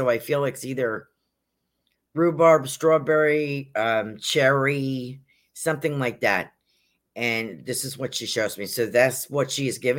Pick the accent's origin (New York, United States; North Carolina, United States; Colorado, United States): New York, United States; North Salem; We had one when I was growing up in North Salem, New York.